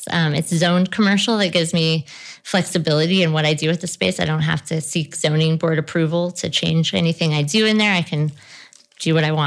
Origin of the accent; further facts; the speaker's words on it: Butte, Montana, United States; I think after growing up in Butte, I've seen politics in terms of struggles over natural resources and struggles over class